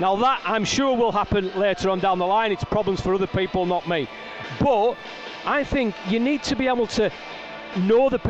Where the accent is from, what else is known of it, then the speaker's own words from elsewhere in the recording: Whitehaven, North West England, United Kingdom; I can always remember wanting to play rugby for Whitehaven because that was my hometown team.